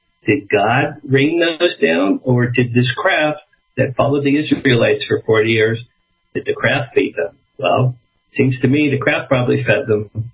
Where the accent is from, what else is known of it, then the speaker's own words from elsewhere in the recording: Asbury Park, New Jersey, United States; My parents were from Brooklyn. I'm from Asbury Park.